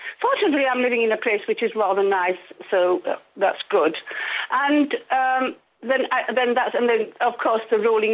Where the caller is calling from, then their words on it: Calpe, Valencian Community, Spain; in Calpe.